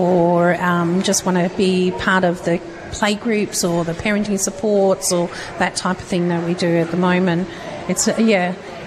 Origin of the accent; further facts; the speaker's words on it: Joondalup, Western Australia, Australia; So I grew up in Joondalup and been here